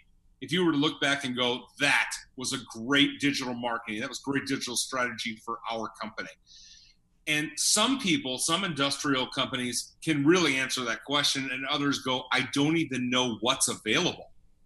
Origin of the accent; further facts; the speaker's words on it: Michigan, United States; I'm originally from Michigan. So when I think industrial, I'm thinking Detroit, right?